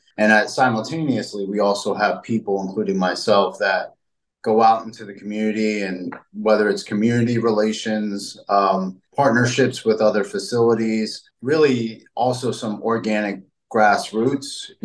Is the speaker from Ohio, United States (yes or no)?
no; Florida, United States; now in Tennessee, United States; We're going to do it up in Tennessee. I'm originally from Florida.